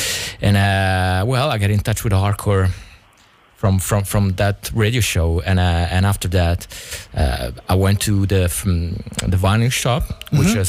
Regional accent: Rome, Lazio, Italy; English is a second language; I started it was 93. I had 13 years old and I'm from Rome.

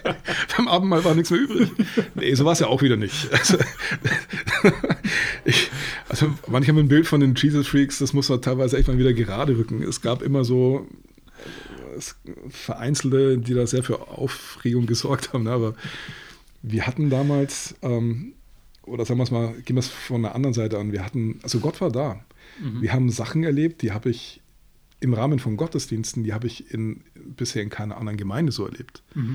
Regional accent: Regensburg, Bavaria, Germany; also born or lived in Hof; now in Nuremberg, Germany; Geboren in Hof, bis ich 10 war, dann in Regensburg, bis ich 24 war. Und dann nach Nürnberg.

